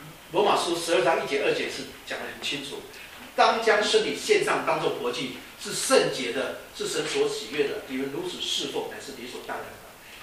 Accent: China; 我们中国人炒菜叫火候，其实不是火候，就是时间啊

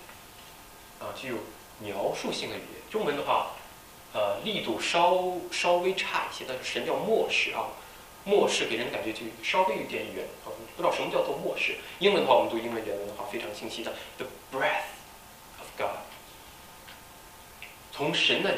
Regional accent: Hong Kong; 他看出我是从香港来的啊

